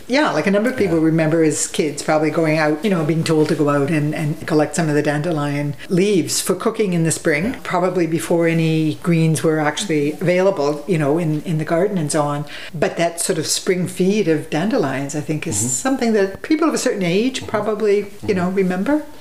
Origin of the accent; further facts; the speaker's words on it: New Brunswick, Canada; now in Newfoundland, Canada; Maybe because I grew up in New Brunswick, but to me, the essential wild food is fiddleheads.